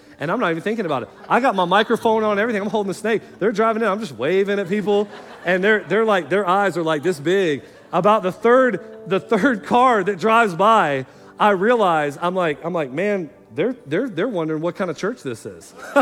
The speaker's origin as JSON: {"language": "English", "region": "Florida", "country": "United States", "said": "Well, man, I'm from Florida, and it's just a thing, okay?"}